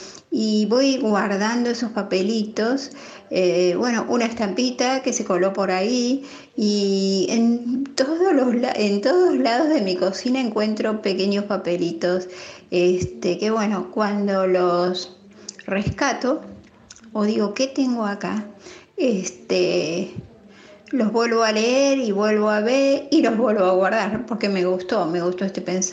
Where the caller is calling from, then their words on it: Mar del Plata, Buenos Aires Province, Argentina; de Mar del Plata.